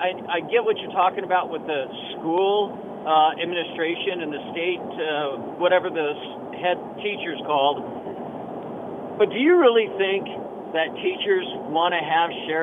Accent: Minden, United States; But when I was a kid and I grew up down in Minden, we had open campus all the time.

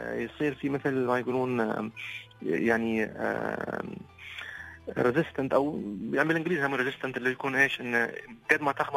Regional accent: United Arab Emirates

